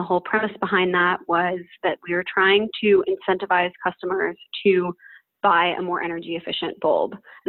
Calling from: Utrecht, Netherlands; I am 27 years old, and I'm calling today from Utrecht, which is in the Netherlands.

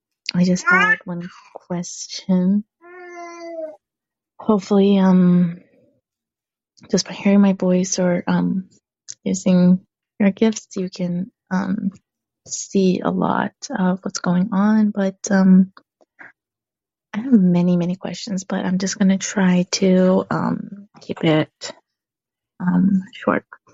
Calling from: Tampa, Florida, United States; Hello, Marie. I'm calling from Tampa, Florida.

